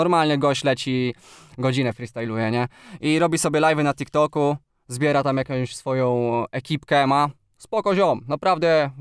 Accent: Olsztyn, Warmian-Masurian Voivodeship, Poland; also born or lived in Morąg; jestem z Olsztyna, urodziłem się w Morągu, pozdrawiam też Morąg, pozdro. Ale tak naprawdę całe życie w Olsztynie mieszkam i chcę wspierać swoich ziomali. No jestem z tego miasta po prostu

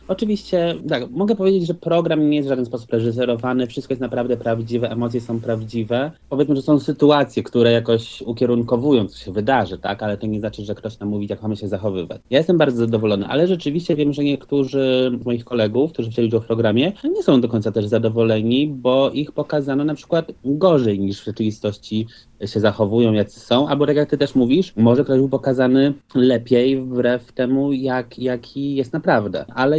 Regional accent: Warsaw, Masovian Voivodeship, Poland; no bo tutaj jesteśmy obaj z Warszawy

